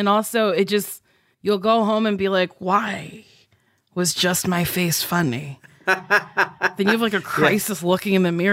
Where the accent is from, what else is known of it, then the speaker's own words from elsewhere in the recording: New Jersey, United States; accent: Jersey; When I get drunk, I sound very Jersey because that's where I grew up. And you can take a bitch out of Jersey, but you can't take the trash out of he